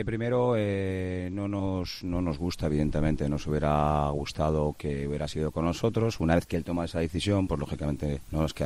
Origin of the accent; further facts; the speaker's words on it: A Coruña, Galicia, Spain; born there; pues yo nací en Coruña